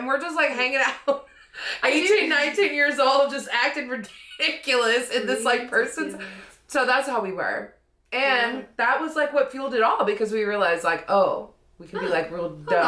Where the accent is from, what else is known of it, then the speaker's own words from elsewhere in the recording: Tennessee, United States; and we're just like little small town Tennesseans. We don't know how to navigate snow on the road.